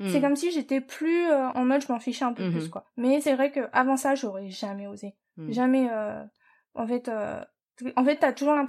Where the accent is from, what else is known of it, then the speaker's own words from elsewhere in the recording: Paris, Île-de-France, France; Et là, je fais, je le regarde et tout, et je fais, ouais, je viens de Paris.